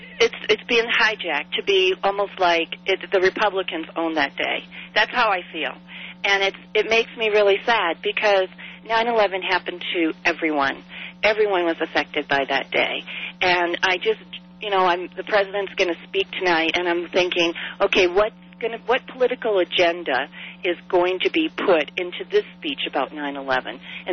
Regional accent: United States; and I feel that as an American, even though I don't agree with him

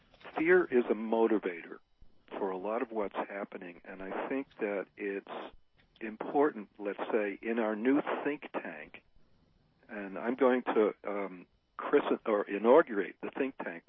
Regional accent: New York, United States; now in Northern California, United States; I live in Northern California, not far from Berkeley, and I'm from New York, so I'm used to having lots of different kinds of people around me.

